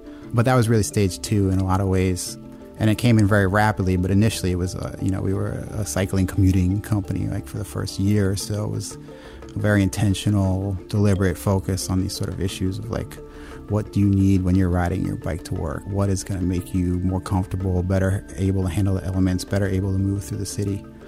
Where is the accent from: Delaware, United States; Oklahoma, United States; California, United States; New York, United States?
New York, United States; I grew up in New York, you know, and I grew up like riding the subway